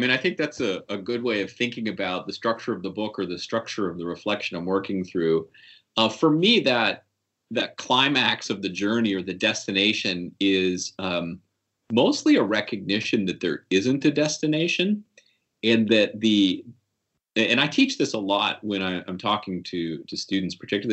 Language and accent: English; Appalachia, United States; understanding myself as an Appalachian